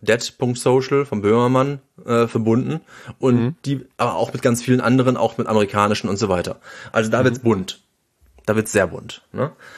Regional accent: Cologne, North Rhine-Westphalia, Germany; für mich als Kölner

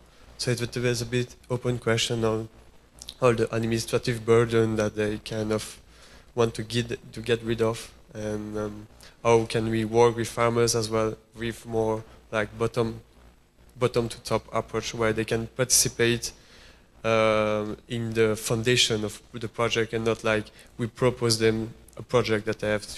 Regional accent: Belgium; I'm from Belgium

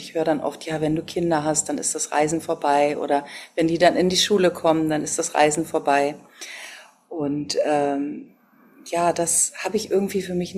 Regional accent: East Germany, Germany; Ich bin in der DDR aufgewachsen.

